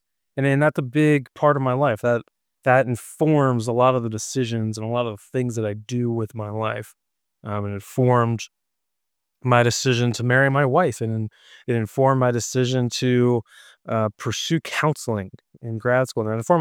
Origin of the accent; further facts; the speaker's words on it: Cincinnati, Ohio, United States; I am from Cincinnati, Ohio. I was born and raised in Cincinnati in the beautiful Midwest of this country.